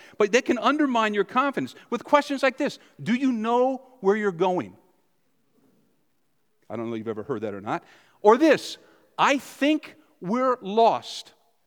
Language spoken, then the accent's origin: English; New Jersey, United States; We grew up in North Jersey. I grew up my whole life there, knew the area well